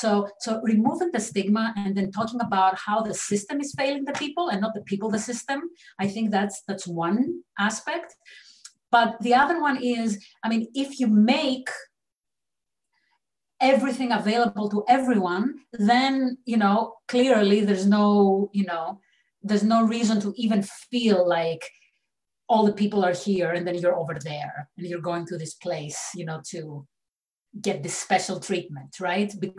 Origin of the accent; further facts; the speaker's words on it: Greece; English is a second language; moved away as an adult; now in United States; You know, I grew up in Greece, which is quite rigid educational system.